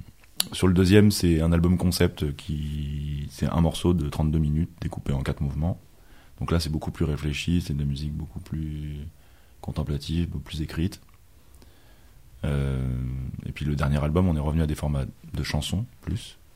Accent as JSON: {"language": "French", "town": "Lyon", "region": "Auvergne-Rhône-Alpes", "country": "France", "said": "Oui, voilà, on est de Lyon."}